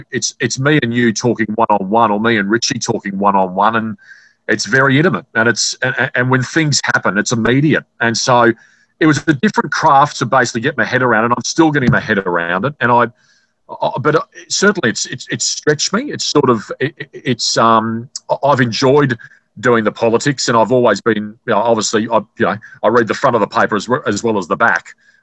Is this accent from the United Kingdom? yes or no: no; Gold Coast, Queensland, Australia; also born or lived in Brisbane / Sydney / Melbourne; And I was born and raised on the Gold Coast, and then I basically went to Brisbane